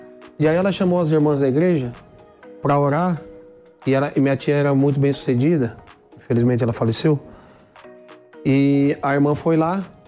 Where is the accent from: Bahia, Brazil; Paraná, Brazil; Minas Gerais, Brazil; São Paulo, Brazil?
Paraná, Brazil; born there; also born or lived in Mato Grosso do Sul; eu nasci no Paraná, mas morei no Mato Grosso do Sul muitos anos.